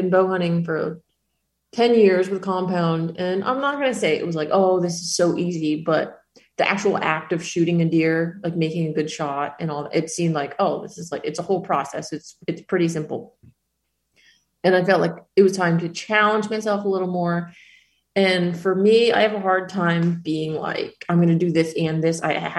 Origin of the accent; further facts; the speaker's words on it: New Jersey, United States; in New Jersey, where you have to be 10 years old to legally get a hunting license.